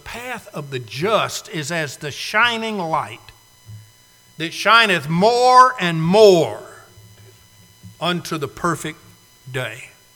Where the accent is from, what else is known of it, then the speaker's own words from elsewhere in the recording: Alabama, United States; And I've told you before, as a boy growing up in Alabama, I heard my daddy or my granddaddy quote that verse.